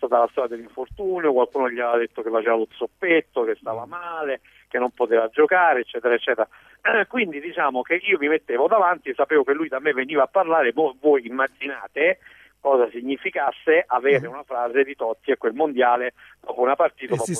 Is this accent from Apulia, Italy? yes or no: no; Cosenza, Calabria, Italy; Poi sono un uomo del sud, sono calabrese.